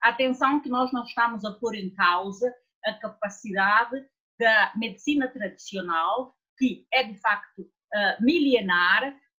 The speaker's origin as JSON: {"language": "Portuguese", "country": "São Tomé & Príncipe", "said": "eu também sou santomense"}